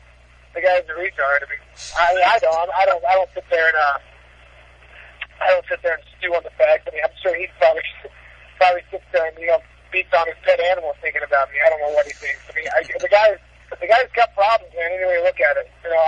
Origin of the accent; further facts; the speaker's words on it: Arizona, United States; He's from Arizona, and he's from my hometown.